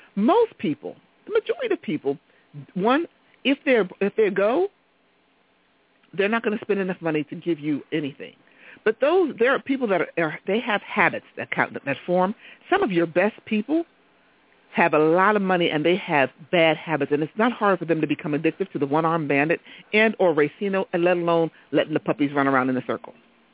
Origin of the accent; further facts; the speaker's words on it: United States; I disagree, and I have the right to disagree because I'm an American. And I love being an American because I'm an American, I can disagree, and it's okay.